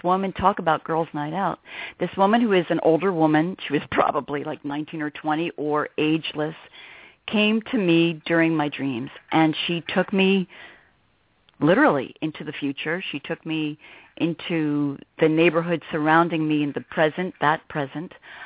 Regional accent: Princeton, New Jersey, United States; And I grew up outside of Princeton, New Jersey, up in a lot of country.

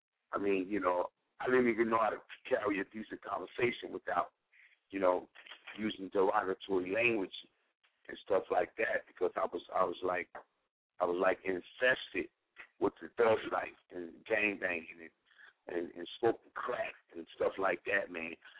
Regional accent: Mobile, Alabama, United States; also born or lived in New York; I'm from New York originally, but I was raised in Mobile, Alabama.

